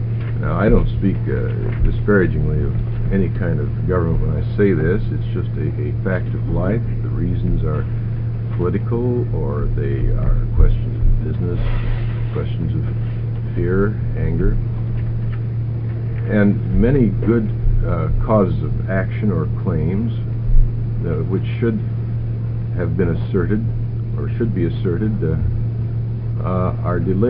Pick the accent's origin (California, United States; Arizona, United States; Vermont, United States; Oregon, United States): Oregon, United States; Medford; I'm from the Cutthroat Medford, Oregon Bar